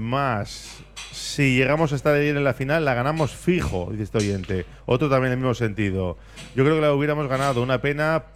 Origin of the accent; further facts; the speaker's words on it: Bilbao, Basque Country, Spain; ¿somos de Bilbao o no somos de Bilbao?